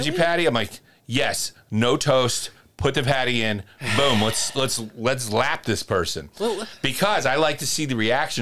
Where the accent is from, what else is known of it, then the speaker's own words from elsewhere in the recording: Philadelphia, Pennsylvania, United States; But maybe that's because I'm from Philly.